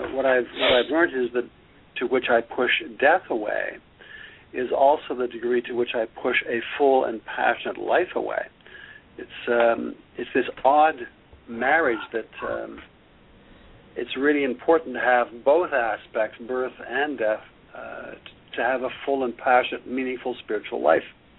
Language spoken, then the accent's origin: English; Quebec, Canada; when I was a boy growing up in Quebec, I spent a fair bit of time on my family's farm in the summer